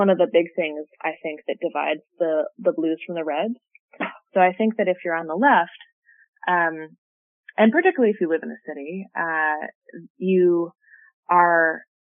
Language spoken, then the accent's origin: English; Kansas, United States; I grew up in Kansas, and there just are a lot of folks I know back home